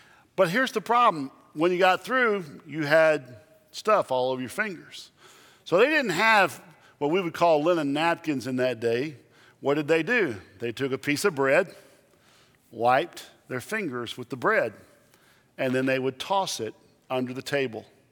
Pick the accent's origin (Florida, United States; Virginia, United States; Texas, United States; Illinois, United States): Texas, United States; And since I'm from Texas and I like adolescent things, I'm going to get full quill ostrich.